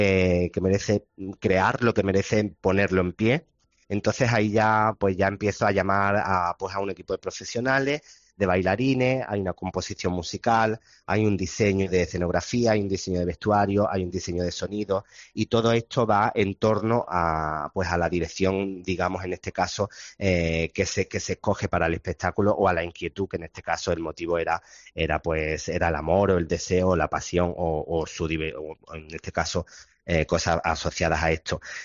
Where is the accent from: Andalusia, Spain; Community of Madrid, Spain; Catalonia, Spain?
Andalusia, Spain; Granada; para mí un gran placer aún mayor venir a mi tierra con este espectáculo para compartirlo pues con toda mi gente.